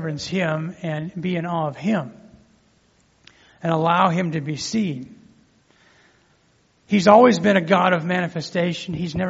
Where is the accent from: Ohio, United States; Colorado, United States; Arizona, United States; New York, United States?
Colorado, United States; And I was downtown. I grew up in Colorado.